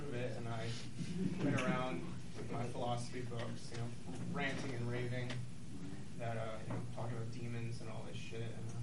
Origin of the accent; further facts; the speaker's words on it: the South, United States; I was raised in the South, and my mother shoved Christianity down my throat.